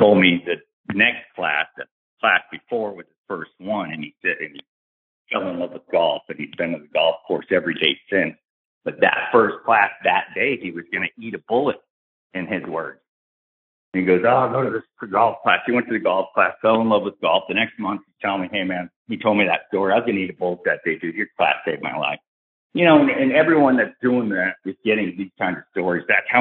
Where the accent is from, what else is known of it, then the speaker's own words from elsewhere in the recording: Tampa, Florida, United States; born there; I was born over at McDill in Tampa and grew up 17 years as a military brat.